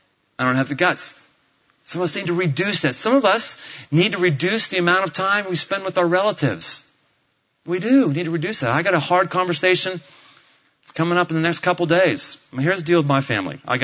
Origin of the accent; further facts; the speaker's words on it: Pittsburgh, Pennsylvania, United States; now in Cincinnati, United States; Because you knew that I was born and bred in Pittsburgh. 30 years, born and bred.